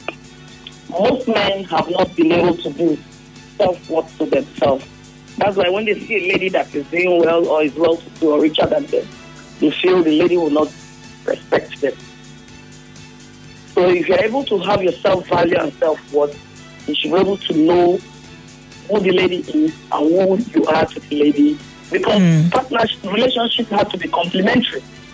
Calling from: Ogbogoro, Rivers, Nigeria; calling from Ogbogoro.

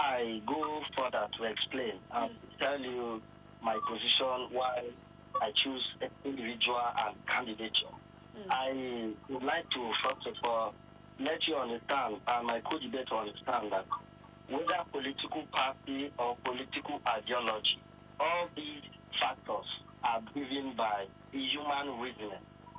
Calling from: Chicago, Illinois, United States; I'm calling from Chicago.

